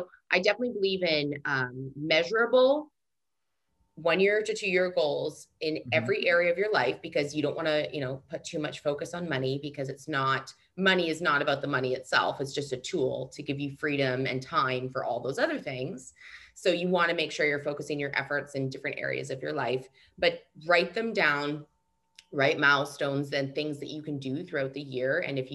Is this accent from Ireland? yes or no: no; Canada; now in United States; And then it obviously makes people laugh because I'm a Canadian. I'm not even allowed to vote in America yet.